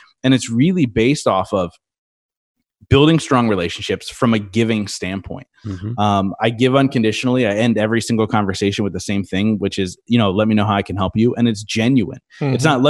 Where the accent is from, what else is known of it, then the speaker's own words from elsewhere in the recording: Reading, Pennsylvania, United States; I want to do a live event in my hometown of Reading, Pennsylvania, where there's no airport.